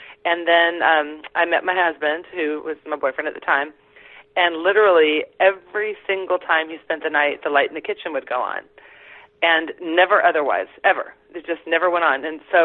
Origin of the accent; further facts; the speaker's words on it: Germany; I'm from Germany, and we don't even really talk about ghosts.